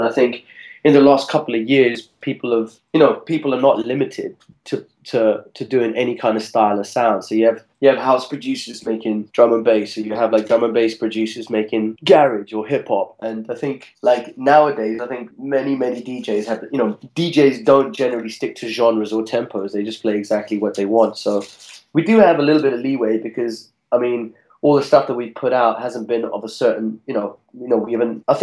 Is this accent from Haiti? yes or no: no; United Kingdom; the fact that we're British rappers means that we can take it anywhere.